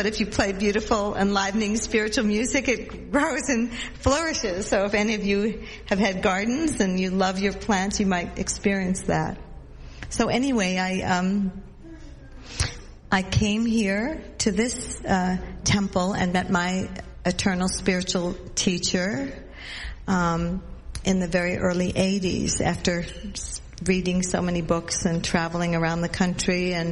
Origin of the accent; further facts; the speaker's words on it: Boston, Massachusetts, United States; born there; And so, I was born in Boston. And with an Italian family